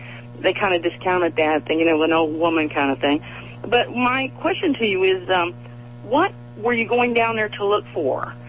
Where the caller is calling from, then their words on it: Fort Collins, Colorado, United States; also born or lived in Henderson, Kentucky; I'm calling from Fort Collins, Colorado. And I just moved out here about a little over a year ago from Henderson, Kentucky.